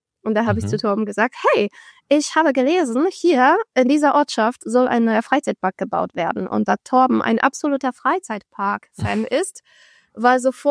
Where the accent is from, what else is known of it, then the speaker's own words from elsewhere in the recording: Poznań, Greater Poland, Poland; German is a second language; Ich komme aus Posen, das ist in Großpolen.